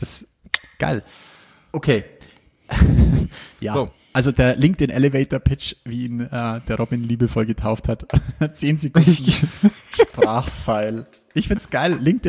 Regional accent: Ingolstadt, Bavaria, Germany; fragt mich jemand, wo ich her bin und ich sage Ingolstadt.

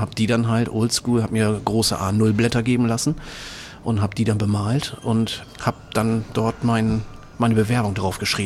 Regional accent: Oldenburg, Lower Saxony, Germany; Ich bin aus dem schönen Oldenburg, in Oldenburg, also nicht das, was hier in Schleswig-Holstein ist

